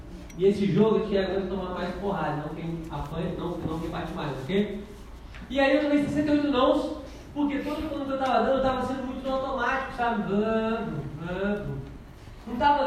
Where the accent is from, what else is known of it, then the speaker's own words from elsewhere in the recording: Minas Gerais, Brazil; Eu sou de Minas, eu não conheço ninguém no Rio.